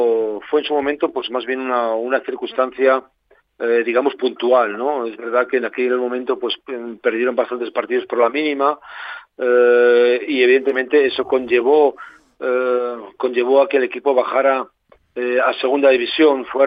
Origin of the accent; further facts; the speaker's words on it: Dortmund, North Rhine-Westphalia, Germany; Además es de una ciudad cercana a la mía, yo soy natural de Dortmund